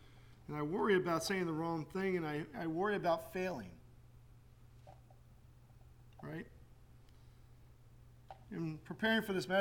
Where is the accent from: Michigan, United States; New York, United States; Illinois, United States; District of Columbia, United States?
District of Columbia, United States; Washington; You know, so I'm from Washington, so I'm a Washington fan.